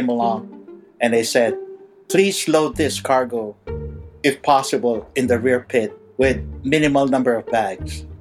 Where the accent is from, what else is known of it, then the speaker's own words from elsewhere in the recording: San Juan, Metro Manila, Philippines; by the time I was 11 years old, that's when my father passed away, and I started growing up in Manila, in Little Baguio, specifically in San Juan.